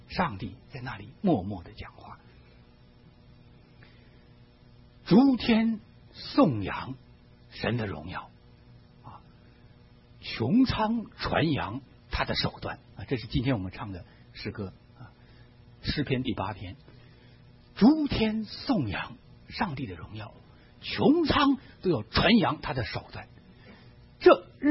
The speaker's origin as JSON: {"language": "Chinese", "country": "China", "said": "我们中国人常常说我是最实际的人，我最讲实际的话。"}